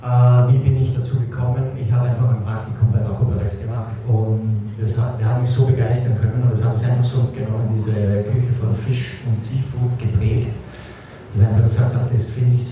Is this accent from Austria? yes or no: yes; Linz, Upper Austria, Austria; now in Berlin, Germany; Ich komme aus Linz, das ist in Österreich